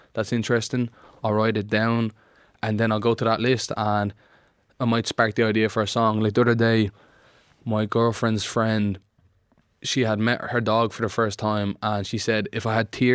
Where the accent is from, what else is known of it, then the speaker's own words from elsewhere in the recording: Ireland; I'm just another artist. I'm another perspective. I'm another Irish artist, importantly.